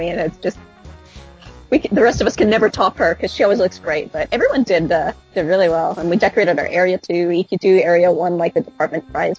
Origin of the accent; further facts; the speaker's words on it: Canada; Because I grew up in Canada mostly, and I learned to speak French, but it's Canadian French, not